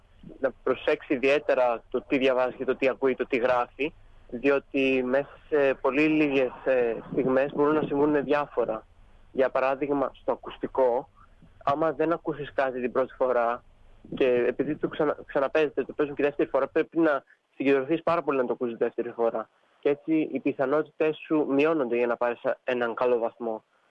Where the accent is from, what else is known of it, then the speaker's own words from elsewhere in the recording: Kavala, Eastern Macedonia and Thrace, Greece; now in Melbourne, Australia; Εγώ επειδή είμαι από την Καβάλα και ήταν μικρή πόλη Καβάλα